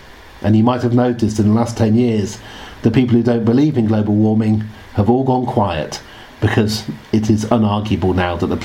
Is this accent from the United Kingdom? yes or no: yes; Oxford, South East England, United Kingdom; because I grew up in Oxford, so I was at nursery school when you were here in the 1970s.